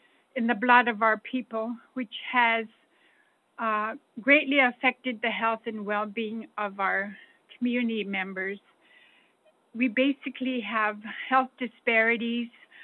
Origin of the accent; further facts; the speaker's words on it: Alaska, United States; I am originally from St. Lawrence Island, where we have two formerly used defense sites